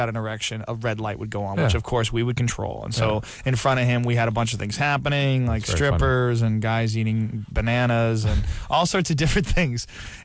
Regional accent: Boston, Massachusetts, United States; also born or lived in New Jersey; I was born in New Jersey, I grew up in Boston.

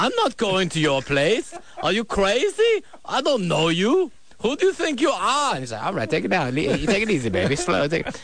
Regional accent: San Francisco, California, United States; I grew up in San Francisco.

